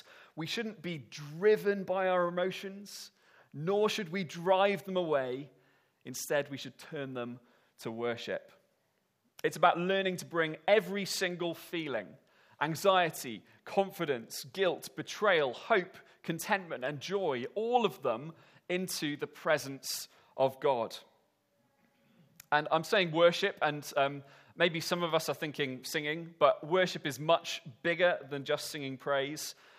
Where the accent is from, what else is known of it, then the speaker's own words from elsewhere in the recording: Wales, United Kingdom; moved away as an adult; now in England; Now, I'm a Welshman that has lived in England for the last 9 years